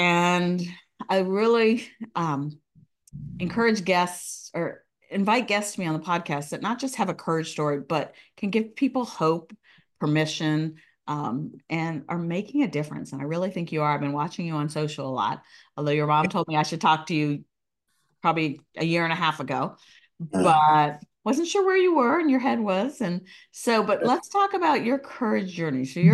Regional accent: Reston, Virginia, United States; I went to Herndon also. I grew up on the north side.

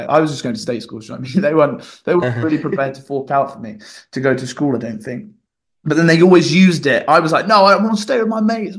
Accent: East of England, United Kingdom; accent: Suffolk; my accent's just kind of all over the place, really. I mean, where I'm from, it's proper Suffolk vibes. So there's a really, really, you should go and Google the Suffolk dialect. So obviously I grew up with that, but then all of my family, like most of my family live in Essex

